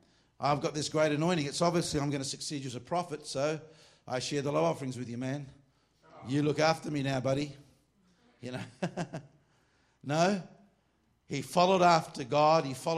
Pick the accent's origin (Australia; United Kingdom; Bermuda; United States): Australia; What's the matter with you Americans? I'm from Australia. This is hot up here.